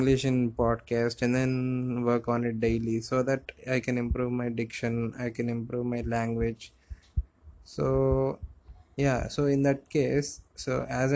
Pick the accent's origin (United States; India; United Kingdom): India; first language Telugu; English is a second language; also born or lived in Chennai; since I am staying at my hometown, where I speak my native language, Telugu